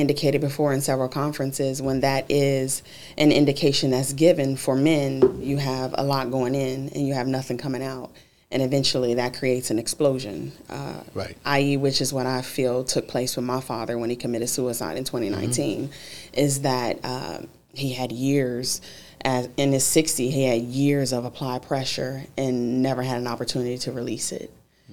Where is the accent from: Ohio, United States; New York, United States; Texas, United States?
Ohio, United States; Dayton; now in Atlanta, United States; I like to say I'm a dual resident, born and raised in Dayton.